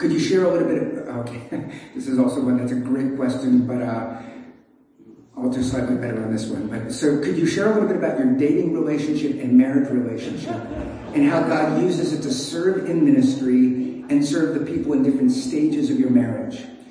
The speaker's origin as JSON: {"language": "English", "town": "Brooklyn", "region": "New York", "country": "United States", "tie": "born or raised there", "said": "So, again, I grew up in Brooklyn"}